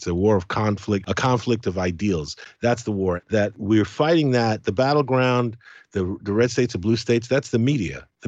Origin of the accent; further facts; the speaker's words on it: United Kingdom; because I'm Caribbean, I'm British, I've got mixed blood in me.